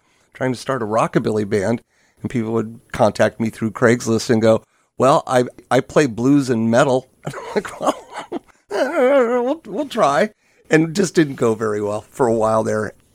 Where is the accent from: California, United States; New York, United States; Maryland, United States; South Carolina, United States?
California, United States; San Diego; Tybee Island today reminds me of growing up in San Diego in the 70s.